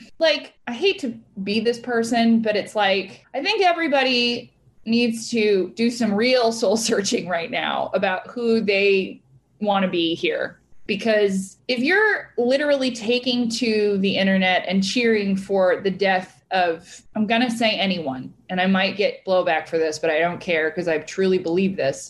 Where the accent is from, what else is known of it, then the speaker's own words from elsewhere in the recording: United States; I'm an American. I believe people are allowed to believe what they want.